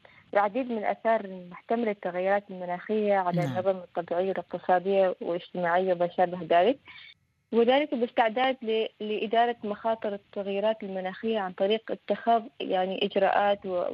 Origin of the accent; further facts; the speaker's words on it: Oman; كنت أقول للحاضرين يعني في بلادي سلطنة عمان أماكن أجمل وأحلى وأكثر تفردا